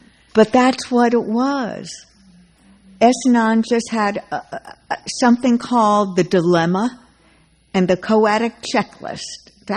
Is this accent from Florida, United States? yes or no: yes; Naples, Florida, United States; also born or lived in Nashville, United States; from Naples, Florida, previously from Nashville, Tennessee.